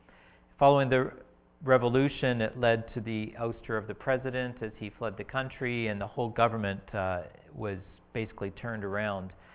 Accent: Canada; now in Ukraine; Yes, we are, like Pastor Dave, we are Southerners. We're from Southern Canada. And in fact, my wife Jackie grew up about less than an hour west on a dairy farm from where Pastor Dave was. And I grew up about 45 minutes north

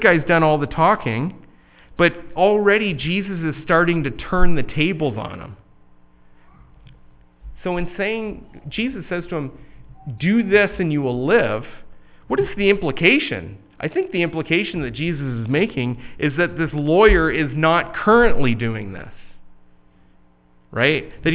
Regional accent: Canada; I'm Canadian.

